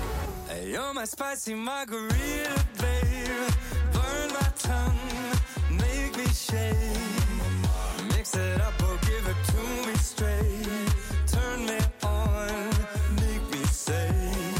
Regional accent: Soria, Castile and León, Spain; moved away as an adult; now in Madrid, Spain; Nací en Soria, sí.

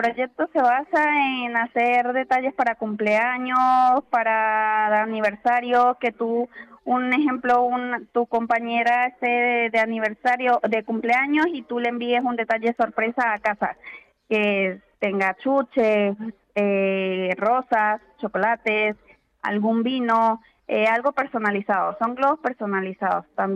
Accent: Venezuela; now in Spain; Bueno, yo soy de Venezuela y soy licenciada en enfermería en mi país

